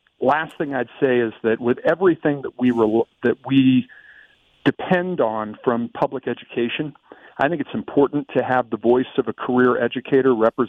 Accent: Athens, Ohio, United States; I first ran for office in my hometown of Athens, Ohio, when I was 20 years old.

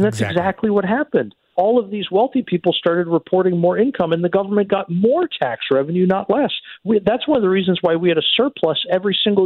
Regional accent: Philadelphia, Pennsylvania, United States; Again, I'll use my hometown of Philly as an example.

